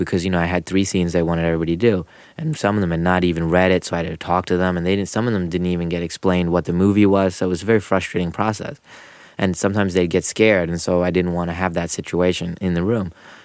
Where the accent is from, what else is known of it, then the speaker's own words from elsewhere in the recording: Philadelphia, Pennsylvania, United States; you know, we grew up in Philly in the Main Line, and only Indian kid in almost every school I've ever gone